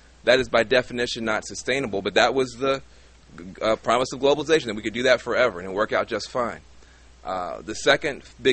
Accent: California, United States; I'm from the Bay Area, so we know a lot about the eco-freaks.

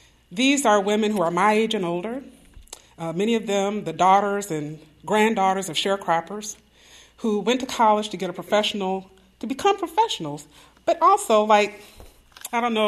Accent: Flint, Michigan, United States; I'm from Flint, Michigan.

